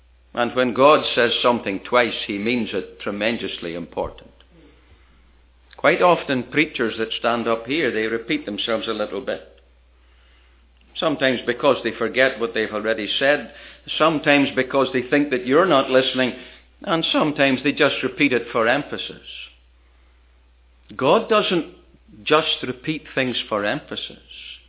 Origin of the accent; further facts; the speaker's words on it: Ireland; Back home in Ireland, where I come from, my home country, they talk about turning over a new leaf.